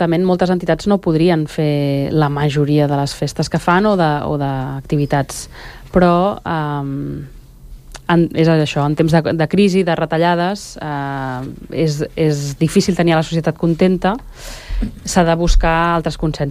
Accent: Sant Cugat, Catalonia, Spain; also born or lived in Barcelona; Jo sempre dic que vinc de Sant Cugat, tot i que vaig néixer a Barcelona.

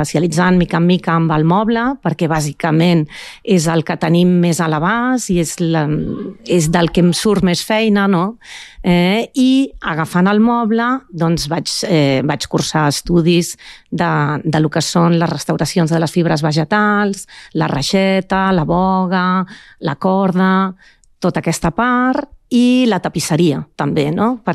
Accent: Barcelona, Catalonia, Spain; now in Sant Cugat del Vallès, Spain; No sóc de Sant Cugat, sóc de Barcelona, però fa 26 anys que visc a Sant Cugat.

